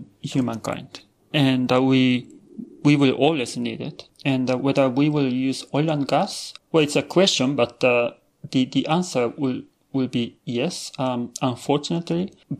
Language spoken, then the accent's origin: English; Japan; moved away as an adult; also born or lived in Texas; I came from Japan. I was born and raised in Japan and, until my university time. And then after my university, I went to US. Well, I went to Texas. Then, the most of my adult life I spent in Texas.